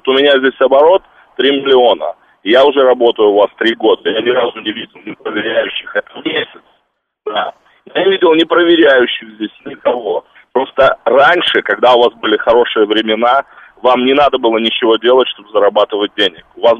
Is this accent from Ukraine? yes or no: yes; Ukraine; moved away; Я мальчишки-бальчиш, я приехал с Украины.